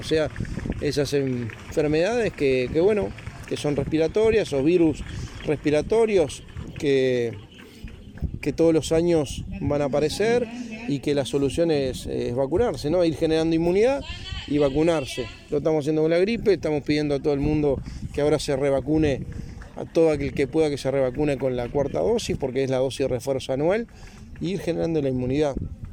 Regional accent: Uruguay; como uruguayo

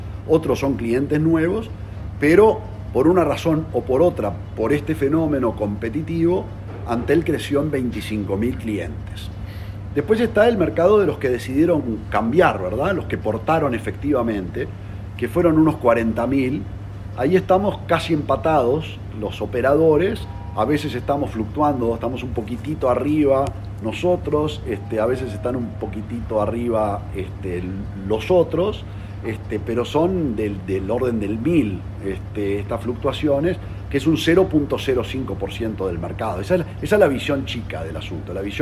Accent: Uruguay; como uruguayos y consumidores lo estamos viendo

